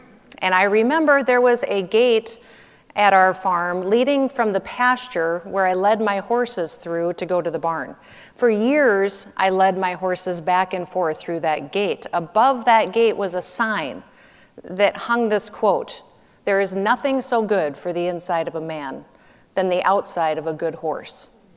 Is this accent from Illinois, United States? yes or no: no; South Dakota, United States; You know, growing up in the West, growing up in South Dakota